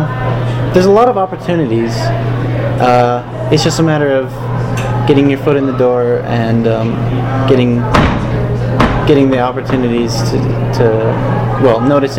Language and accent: English; Lakewood, Colorado, United States; moved away as an adult; now in Utah, United States; Yeah, I'm from Lakewood. Oh, Lakewood. Yeah. So I grew up there. I've come to Utah to go to school, and I've been there for the last few years.